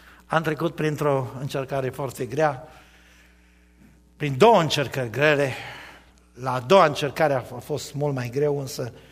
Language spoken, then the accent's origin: Romanian; Chier, Arad County, Romania; Și eu sunt arădean, chiar dacă sunt din Orăștie. Sunt din satul Chier, comuna Târnova, județul Arad. De acolo sunt original, de acolo am plecat. Părinții mei sunt acolo. Am frați în Arad.